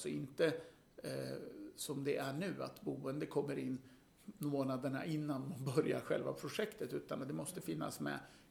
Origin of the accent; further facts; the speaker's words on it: Stockholm, Stockholm County, Sweden; Och jag är uppvuxen i Rinkeby. Så att för mig är betongen, har varit hemma väldigt mycket.